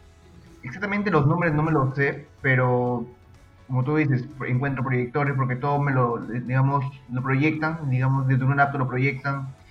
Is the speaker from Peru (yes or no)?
yes; Tumbes, Peru; now in Lima, Peru; soy de Tumbes, tengo 22 años, estudio en la Pontificia Universidad Católica del Perú, acá en la ciudad de Lima